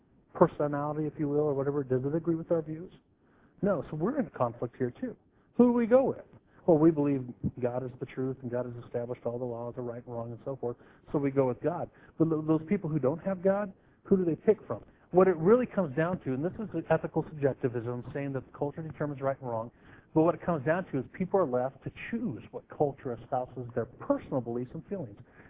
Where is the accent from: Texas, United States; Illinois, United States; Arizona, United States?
Arizona, United States; We are American citizens, we're Arizona citizens, we're Kingman Knights, and we are Christian Church Knights.